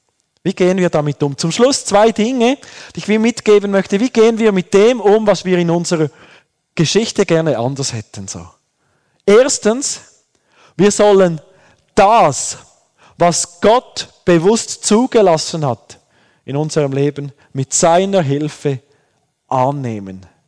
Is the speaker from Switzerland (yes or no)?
yes; Fribourg, Switzerland; Und ich wurde oft ausgelacht wegen meinem Dialekt. So. Ich bin im Kanton Freiburg aufgewachsen, an der Grenze zum Kanton Bern, also total deutschsprachig so. Und ich wollte ein wunderbares, reines Berndeutsch sprechen. So. Aber meine Eltern waren Thurgauer.